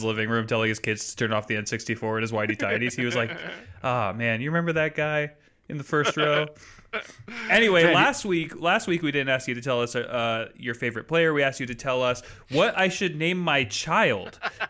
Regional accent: Maple Valley, Washington, United States; Nah, man, I grew up in Maple Valley. All the dads, tarps off all the time.

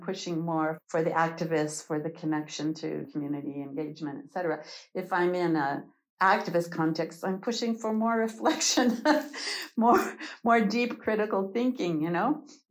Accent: Toronto, Ontario, Canada; Paulo Freire was in Toronto, in my hometown, offering a course at the Ontario Institute for Studies and Education.

